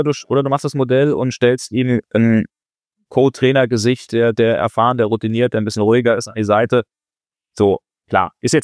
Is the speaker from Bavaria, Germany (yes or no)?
no; Frankfurt, Hesse, Germany; born there; ich bin ja gebürtiger Frankfurter